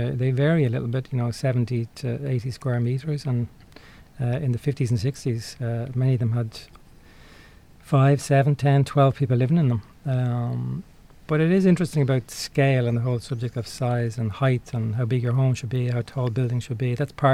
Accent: Dublin, Leinster, Ireland; And I grew up in one in Ballyfermot.

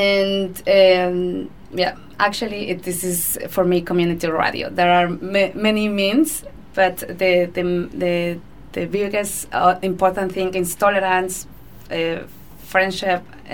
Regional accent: Mexico; English is a second language; now in Germany; I come from Mexico, but I'm living in Germany since 5 years ago.

